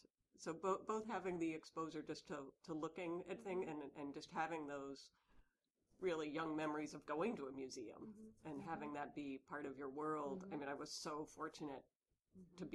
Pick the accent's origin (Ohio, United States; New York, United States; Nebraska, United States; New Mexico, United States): Nebraska, United States; Omaha; I grew up in Omaha, Nebraska, mm-hmm.